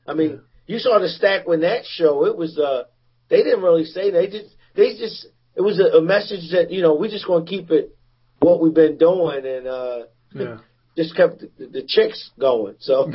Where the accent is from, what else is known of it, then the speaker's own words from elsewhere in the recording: Philadelphia, Pennsylvania, United States; him being from Philly, you know, my hometown, Pennsylvania, his high school was probably about 30 minutes from where I live at.